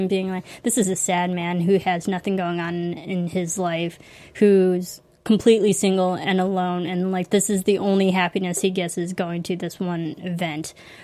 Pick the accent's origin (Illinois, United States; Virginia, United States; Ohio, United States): Illinois, United States; way to go, Illinois, for go breeding Chicago. Serial killers. My home state.